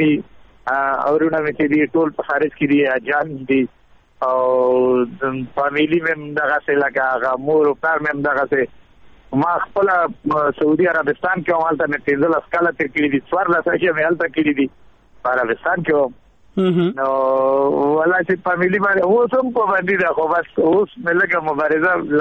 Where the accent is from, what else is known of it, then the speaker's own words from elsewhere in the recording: Paktia, Afghanistan; زه خو د افغانستان او د پکتیا د منګل د کلی یم، یعنی په کام باندې منګل یم.